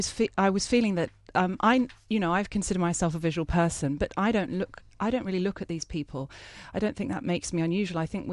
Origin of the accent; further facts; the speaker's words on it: United Kingdom; I'm a British artist.